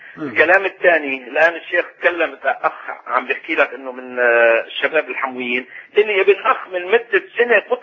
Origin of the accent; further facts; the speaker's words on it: Syria; moved away; أنا سوري وبصلي طالع من سنة 80 من سوريا.